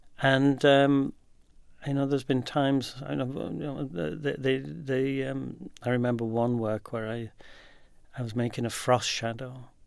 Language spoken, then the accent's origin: English; England, United Kingdom; now in Scotland; I'm not Scottish. I'm English, and I'm an artist, and living in a small Scottish village.